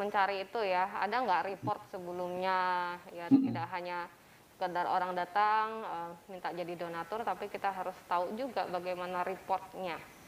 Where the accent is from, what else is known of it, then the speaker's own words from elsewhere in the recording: Kalimantan, Indonesia; Maaf, Mbak, saya orang Kalimantan.